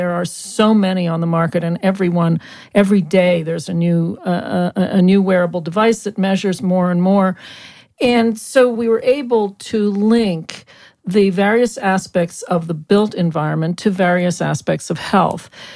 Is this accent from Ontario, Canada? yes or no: no; Montreal, Quebec, Canada; now in United States; I was a big city East Coast girl. I grew up in Montreal. I knew snow.